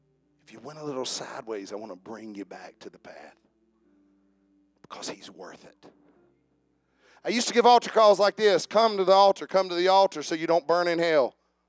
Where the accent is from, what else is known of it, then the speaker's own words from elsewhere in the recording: United States; I was raised in Fireco.